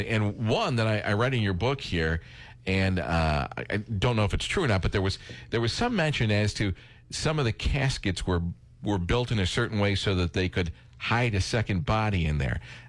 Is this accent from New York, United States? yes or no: yes; Niagara Falls, New York, United States; I grew up in the Falls. I was born and raised in the Falls.